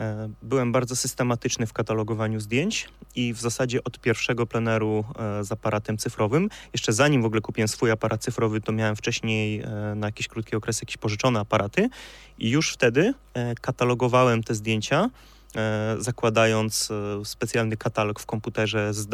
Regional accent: Jelenia Góra, Lower Silesian Voivodeship, Poland; Ja się w górach wychowałem, jako że pochodzę z Jeleniej Góry, mieszkałem pod Karkonoszami, widziałem te góry od urodzenia z okna.

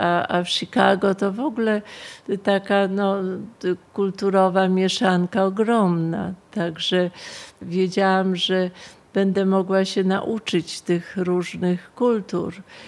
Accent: Nowa Huta, Lesser Poland, Poland; jestem z Nowej Huty

